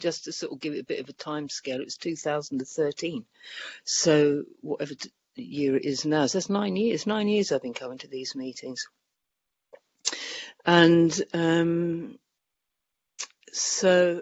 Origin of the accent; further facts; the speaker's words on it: England, United Kingdom; I'm English and I live in England. So I live in England now, but I was working in Spain then.